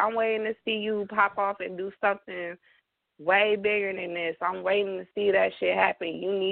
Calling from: California, United States; Yeah. I'm calling from Cali.

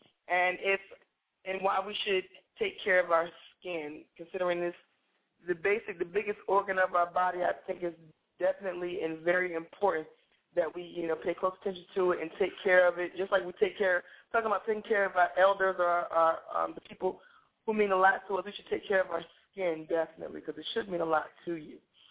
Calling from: Delaware, United States; From VA tonight. I'm coming from Delaware.

